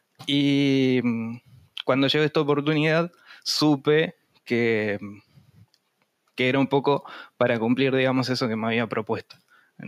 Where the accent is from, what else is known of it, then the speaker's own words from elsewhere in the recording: Salto, Uruguay; Vivo en Salto, nací, crecí y todo en Salto. Salto, Uruguay, queda muy al norte de Uruguay. Y respecto a Argentina, sería enfrente a Entre Ríos.